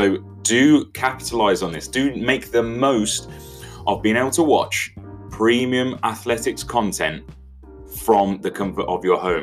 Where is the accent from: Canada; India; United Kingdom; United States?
United Kingdom; I am obviously a British individual. I'm based here in GB.